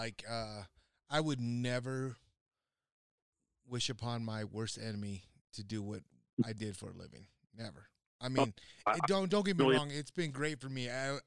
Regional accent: Nebraska, United States; I think he owns a couple of bars in Nebraska, my home state.

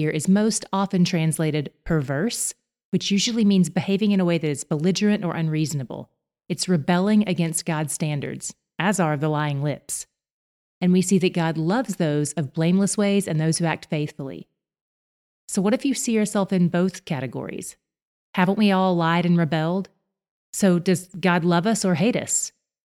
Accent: the South, United States; And I grew up in the South where they say it this way, You can't pour it out without getting a little on you.

